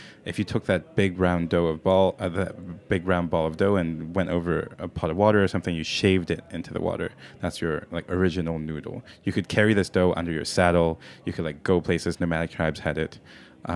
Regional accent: Hong Kong; Yeah, I'm originally from Hong Kong.

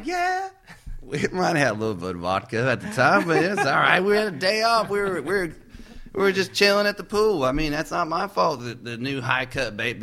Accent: California, United States; We're both from California, and out west, you know, it's a whole different kind of thing out there. But I love the South too. So it's kind of, like I said, I grew up here too. So there's both worlds.

